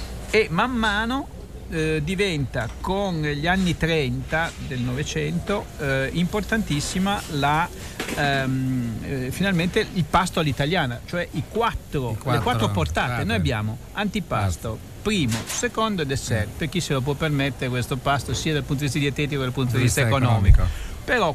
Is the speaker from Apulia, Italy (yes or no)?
yes; Apulia, Italy; io essendo pugliese